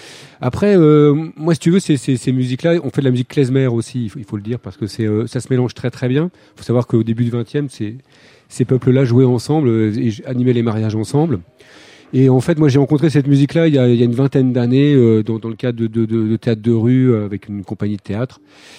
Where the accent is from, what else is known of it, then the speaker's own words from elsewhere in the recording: Tours, Centre-Val de Loire, France; C'est ça, on est de Tours, ouais.